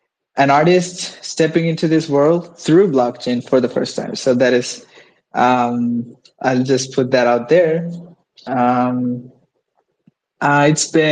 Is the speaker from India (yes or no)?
yes; India; from India. I'm a music artist.